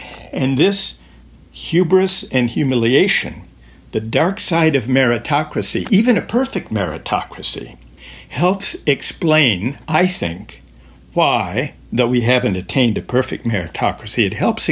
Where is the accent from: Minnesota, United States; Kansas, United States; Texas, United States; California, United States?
Minnesota, United States; born or raised there